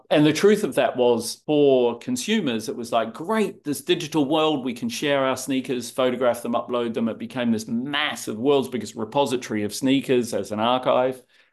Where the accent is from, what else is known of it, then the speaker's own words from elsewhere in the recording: New Zealand; growing up in New Zealand and always kind of looking, I guess, from that tiny country of seeing where we can go next and what we can do next.